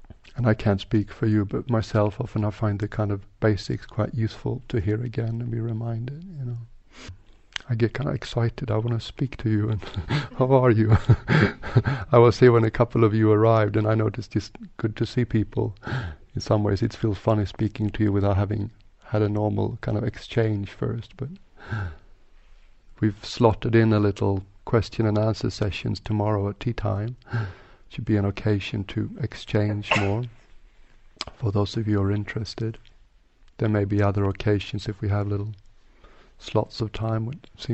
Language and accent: English; Sweden; English is a second language; also born or lived in Thailand / England; now in Switzerland; I'm originally from Sweden. And I was a monk in Thailand for 7 years first, and now I've spent 7 years in England. And just a couple of months ago I moved to Switzerland.